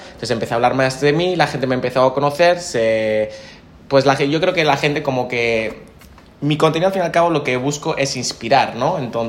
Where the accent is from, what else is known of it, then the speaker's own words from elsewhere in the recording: Spain; soy básicamente español, emprendedor de 28 años a día de hoy.